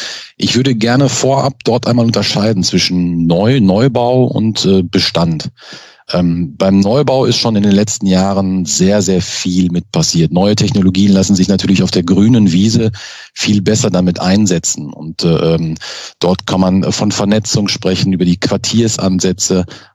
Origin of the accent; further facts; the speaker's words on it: North Rhine-Westphalia, Germany; ich komme ja aus dem Ruhrgebiet